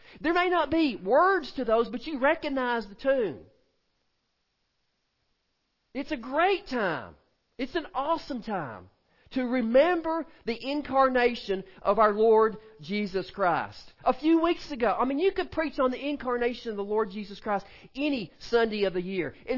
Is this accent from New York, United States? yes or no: no; Nashville, Tennessee, United States; born there; I would tell you that I was born in Nashville, Tennessee. That's where I would begin.